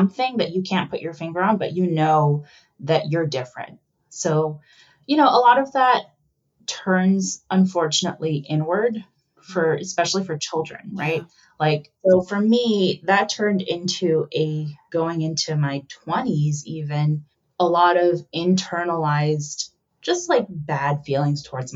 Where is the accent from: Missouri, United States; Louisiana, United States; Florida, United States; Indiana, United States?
Missouri, United States; Kansas City; I grew up in the suburbs of Kansas City. Mm-hmm. I was born in Kansas City